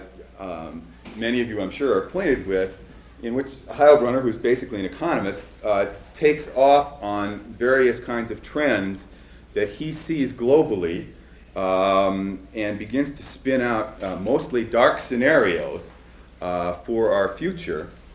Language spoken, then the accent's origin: English; Chicago, Illinois, United States; I come from Chicago